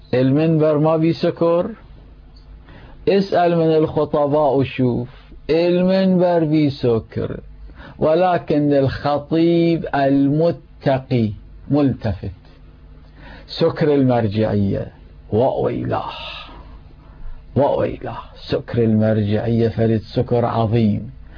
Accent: Iraq; أنا عراقي لا أعرف اللغة الإنجليزية

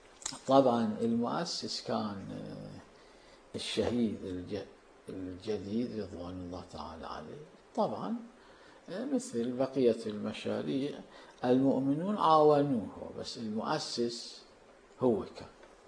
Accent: Karbala, Karbala Governorate, Iraq; كان عندنا في كربلاء المقدسة عطار

